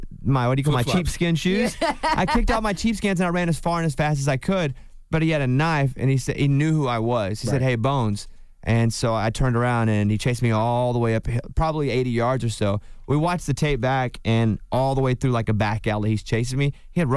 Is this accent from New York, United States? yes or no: no; Hot Springs, Arkansas, United States; So growing up in Hot Springs, Arkansas, they live right next door to each other.